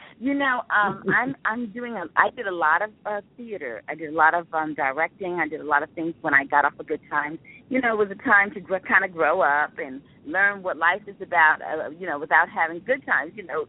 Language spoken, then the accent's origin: English; Brownsville, United States; I talk about my grandparents, my parents, me, growing up in Brownsville, how we got to good times